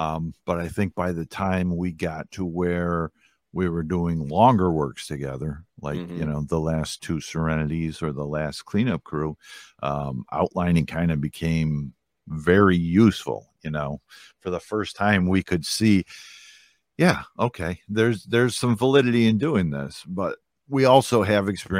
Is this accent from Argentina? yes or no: no; New York, United States; I'm from New York, so we're the best.